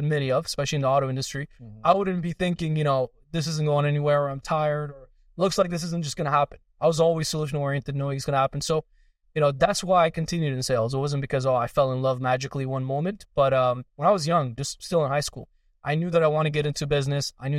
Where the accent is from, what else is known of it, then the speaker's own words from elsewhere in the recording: northern Iran, Iran; first language Kurdish; English is a second language; So first language is Kurdish. So I was born in Iran. I'm from the northern part of Iran. So we speak our own language. We have our own flag. All of that is like a smaller minority in the country. So first language is Kurdish. Second language is Farsi. And then third is English.